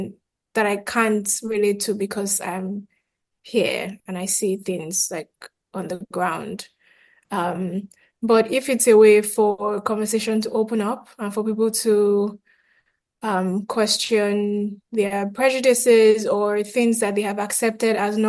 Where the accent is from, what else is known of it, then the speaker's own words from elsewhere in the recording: Lagos, Nigeria; from outside Lagos, my dad is from Ekiti, my mom is from Ondo, but I grew up in Lagos, and it's Lagos, that I've known my whole life.